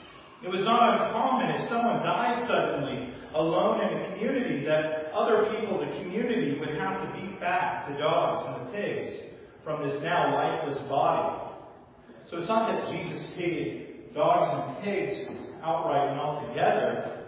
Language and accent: English; California, United States; because we're from California, and we still have to use the lingo, even though we're former Californians